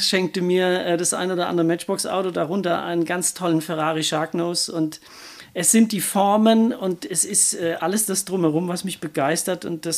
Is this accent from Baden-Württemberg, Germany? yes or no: yes; Hemsbach, Baden-Württemberg, Germany; Ich bin in Hemsbach aufgewachsen, oben am Mühlweg.